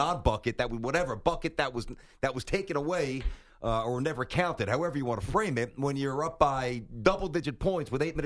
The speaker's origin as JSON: {"language": "English", "region": "New York", "country": "United States", "tie": "born or raised there", "said": "And even though I grew up in New York, I've always had an affinity for the outdoors, wildlife."}